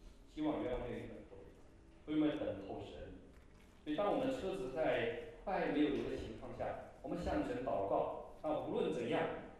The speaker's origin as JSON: {"language": "Chinese", "country": "China", "said": "当然对我们中国人文化也是这样，我们不可能把自己的母亲当面叫做女人"}